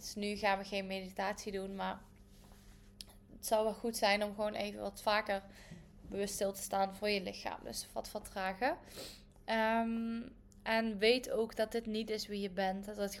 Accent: Heythuysen, Limburg, Netherlands; bij de Primera in Heithuizen, waar ik vandaan kom.

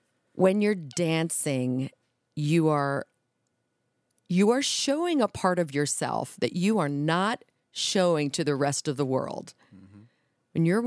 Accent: Las Vegas, Nevada, United States; So we moved, and I was raised really in Las Vegas.

